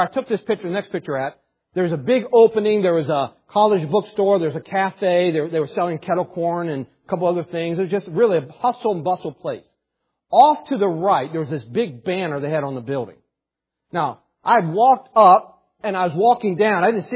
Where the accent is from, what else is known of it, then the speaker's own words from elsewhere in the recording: Morgantown, West Virginia, United States; Now that's my hometown, but I never lived in Morgantown. I lived all around, hollers all around it.